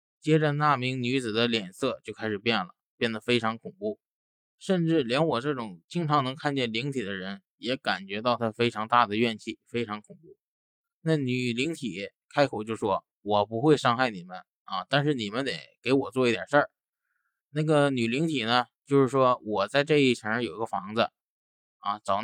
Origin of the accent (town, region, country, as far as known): China